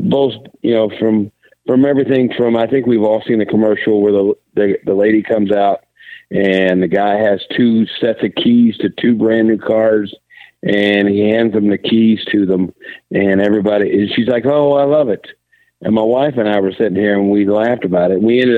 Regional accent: Blue Mound, Texas, United States; I was born and raised in Blue Mound. I'm a fifth-generation Texan, so my family's actually been in Texas on my dad's side

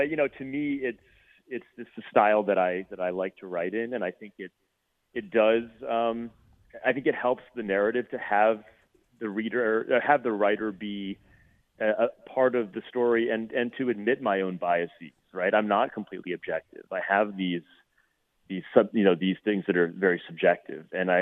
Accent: Rhode Island, United States; when I was like 6 years old growing up in Rhode Island, Fresno was my favorite college football team.

